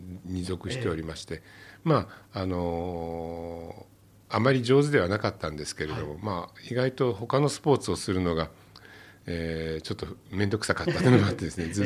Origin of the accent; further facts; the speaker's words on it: Nagoya, Aichi, Japan; also born or lived in Yokohama / Yamanashi; まあ、高校まで小学校から高校まで名古屋にいたんですけれども、はい、まあ、生まれは横浜の方なんですが、あ、で、まあ、大学はちょっとまた別の山梨の方でおりました。